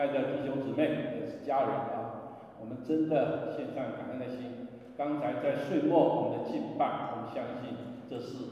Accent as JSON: {"language": "Chinese", "country": "Taiwan", "tie": "born there", "moved": "yes", "said": "1997，我们从我们的出生地台湾来到现在啊，现在就2018了，马上就2019了。当年我们来的时候，我们最小的10岁，现在已经31岁了啊。"}